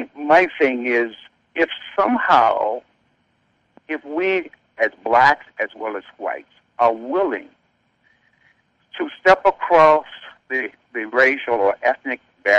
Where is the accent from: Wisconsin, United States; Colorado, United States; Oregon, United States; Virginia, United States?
Virginia, United States; We grew up and we were in an all-black church in Northern Virginia.